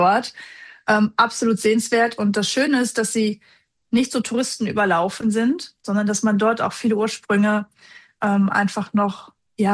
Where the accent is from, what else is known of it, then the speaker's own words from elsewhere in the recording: Germany; Also ich bin im Osten geboren, im Westen groß geworden